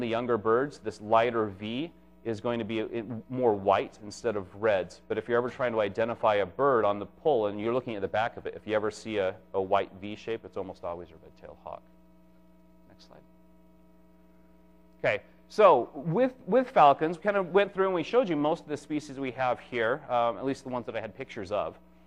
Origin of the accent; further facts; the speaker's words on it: Utah, United States; I'm from Utah, and these are very, very populous in Utah.